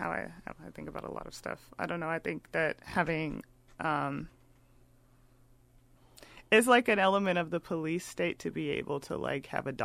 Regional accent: Texas, United States; And so it's like a joke when you meet somebody else from Texas. It's like, oh, where are you from in Texas?

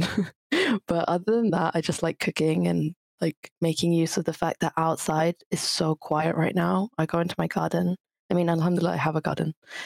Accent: Italy; So obviously I know English and Urdu fluently. I grew up in Italy, so I kind of like learned a lot of Italian, but it's really faded.

